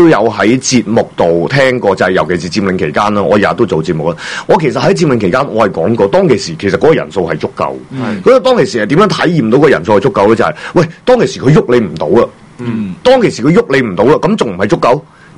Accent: Hong Kong; 咁我哋香港人要喺香港呢個地方爭取個生活空間。

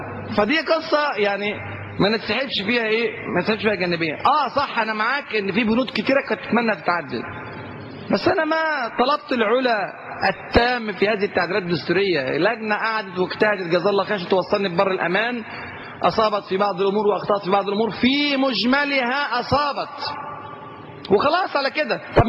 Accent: Egypt; عندنا في مصر، ترشح اللي يختاره الشعب

